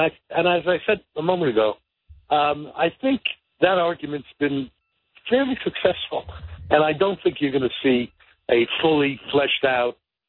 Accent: Flatbush, New York, United States; I grew up in Flatbush.

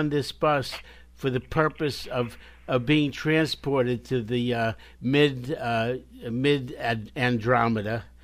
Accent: United States; I'm floating around somewhere in the United States. Okay? I am an American.

